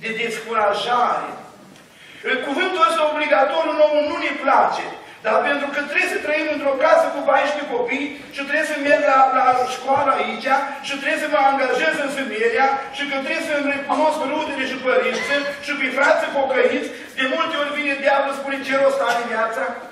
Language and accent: Romanian; Bosanci, Suceava County, Romania; born there; Eu m-am născut în Bosanci, în urmă cu 53 de ani, undeva în Bucovina. Într-o familie cu mai mulți copii.